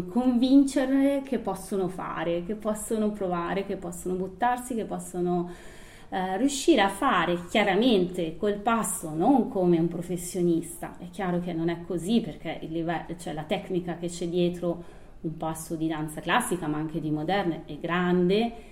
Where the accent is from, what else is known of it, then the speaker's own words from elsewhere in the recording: Sesto San Giovanni, Lombardy, Italy; now in Perugia, Italy; io sono di Milano, di Sesto San Giovanni, e quindi passo passo ho portato avanti un po' questa idea.